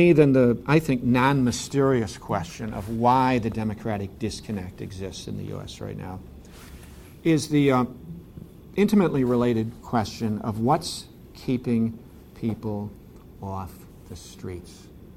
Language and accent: English; Iowa, United States; I'm not surprised by it because I'm from Iowa, so I see the candidates all the time